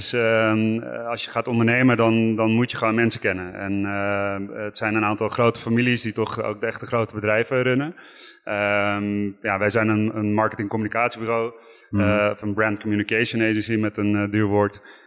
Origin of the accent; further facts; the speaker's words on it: Netherlands; Het is lastig als Nederlander om daartussen te komen.